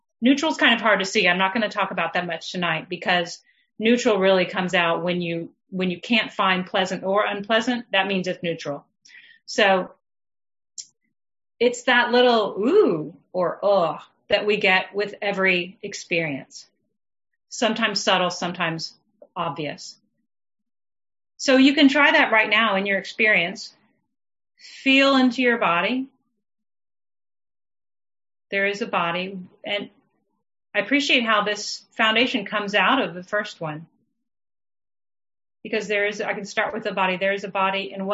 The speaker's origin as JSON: {"language": "English", "region": "Texas", "country": "United States", "tie": "born or raised there", "said": "I grew up in Texas where I used to eat a lot of meat."}